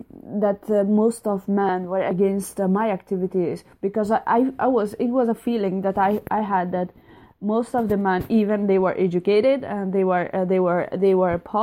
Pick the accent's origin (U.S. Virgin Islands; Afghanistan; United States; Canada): Afghanistan; now in Denmark; even though I'm away from Afghanistan, but I'm still involved in women's development and especially in sports and football in Afghanistan